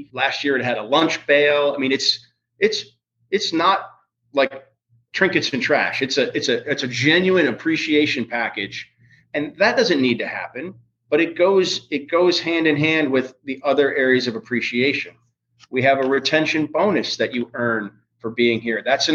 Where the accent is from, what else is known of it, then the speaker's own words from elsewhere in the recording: Wisconsin, United States; born there; Well, I'm a Packers fan too, but I was born in Wisconsin